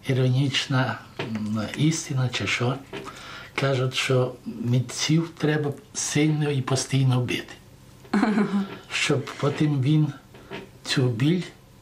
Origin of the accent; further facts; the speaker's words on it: Krovintsi, Ternopil Oblast, Ukraine; born there; Я народився в селі Кровінці. До речі, в тому селі, де і народився, і жив славний козак Морозенко